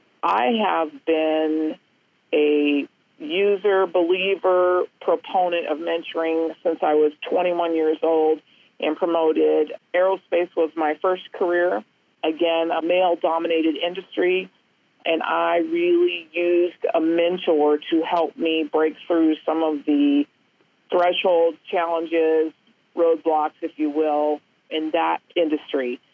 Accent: Colorado, United States; I have two examples in my home state here of Colorado

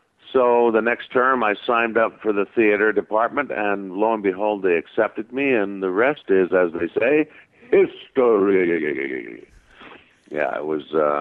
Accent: Southampton, South East England, United Kingdom; born there; I was born in Southampton, England, which is about 40 miles from Stonehenge.

